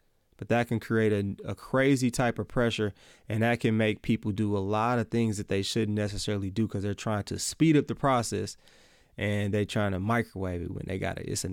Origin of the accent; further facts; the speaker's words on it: Milwaukee, Wisconsin, United States; I'm from Milwaukee, Wisconsin, home of the Milwaukee Bucks.